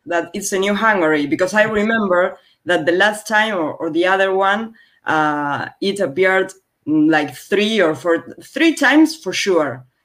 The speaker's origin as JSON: {"language": "English", "country": "Argentina", "second_language": "English", "said": "from Argentina, a country in South America."}